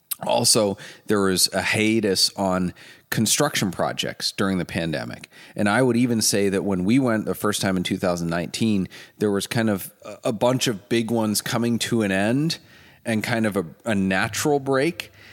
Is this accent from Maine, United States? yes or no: yes; Maine, United States; I'm from Maine. We say can it be done? Even though I live in the Midwest now